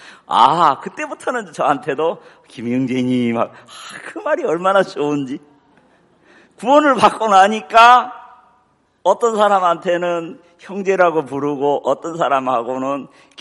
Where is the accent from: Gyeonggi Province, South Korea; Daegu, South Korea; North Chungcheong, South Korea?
North Chungcheong, South Korea; Chungju; 제가 고향이 충주인데 제 고향에서 보면 제천 넘어가는데